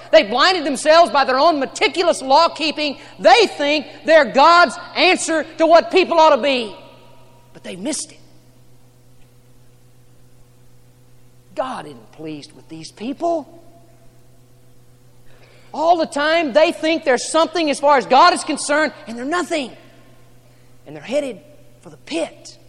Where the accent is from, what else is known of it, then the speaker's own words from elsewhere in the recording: Texas, United States; but I grew up in South Texas, and I want to tell you something.